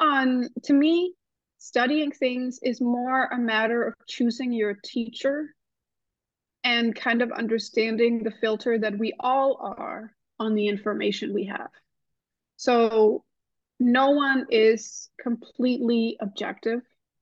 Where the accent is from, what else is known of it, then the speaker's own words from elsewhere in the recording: Denmark; English is a second language; moved away as an adult; now in New York, United States; because I come from Denmark originally. So I had moved continents. I was speaking a different language.